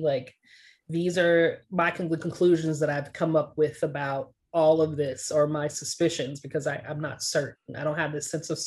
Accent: Texas, United States; now in Los Angeles, United States; I just spent a lot of time in evangelical school growing up in South Texas

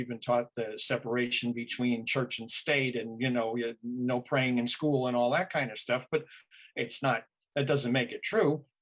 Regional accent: New York, United States; now in Massachusetts, United States; And yes, it's interesting that I'm from New York, and now I'm in Massachusetts

